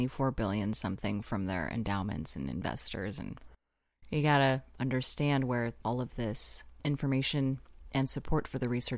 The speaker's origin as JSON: {"language": "English", "region": "Tornado Alley", "country": "United States", "tie": "born or raised there", "said": "because we grew up in Tornado Alley"}